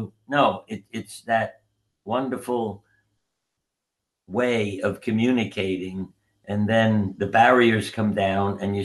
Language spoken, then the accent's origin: English; New York, United States; So growing up in New York, all the kids started calling me